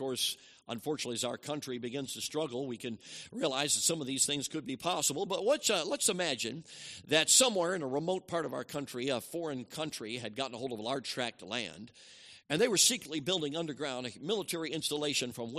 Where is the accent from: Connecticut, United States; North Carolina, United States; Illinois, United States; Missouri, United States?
Illinois, United States; Chicago; now in Canada; Chicago. But I don't live there anymore. I went north of the border, okay? And there are some benefits of growing up in Chicago.